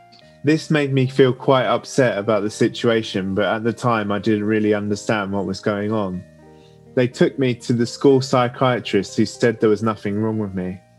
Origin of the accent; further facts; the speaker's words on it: Crawley, South East England, United Kingdom; born there; I was born in Crawley Hospital 1988 with Nurse Shabinsky.